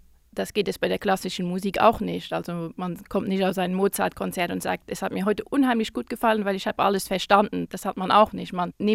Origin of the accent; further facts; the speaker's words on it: Luxembourg; und ich bin Luxemburgerin und in Luxemburg gibt es immer im Sommer einen großen Jahrmarkt